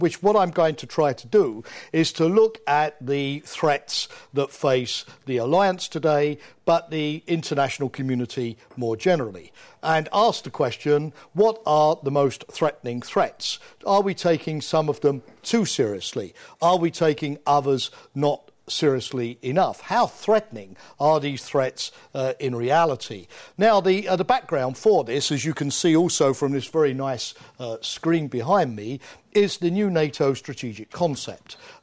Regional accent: London, United Kingdom; accent: Cockney; I must also apologise right from the outset that my strong Cockney accent is even worse than it is normally, because I'm suffering from a very heavy cold.

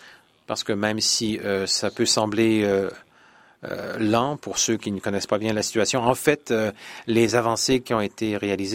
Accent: Ukraine; Évidemment, comme je suis ukrainienne, ça portera sur l'Ukraine.

